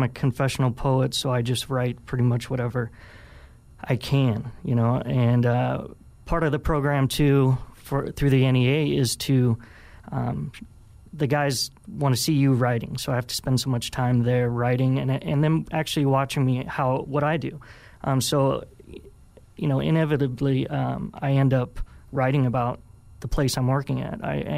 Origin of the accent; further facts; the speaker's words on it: Omaha, Nebraska, United States; You know, I grew up in Omaha, Nebraska.